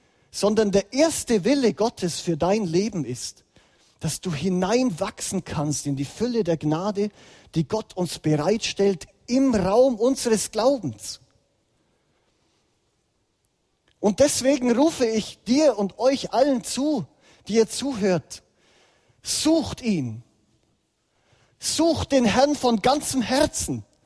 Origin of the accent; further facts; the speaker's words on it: Bavaria, Germany; Ich hatte ein gläubiges Umfeld. Ich bin im Ostallgäu aufgewachsen, wo in den 80er Jahren die Welt noch relativ in Ordnung war. Genau, im schönen Ostallgäu.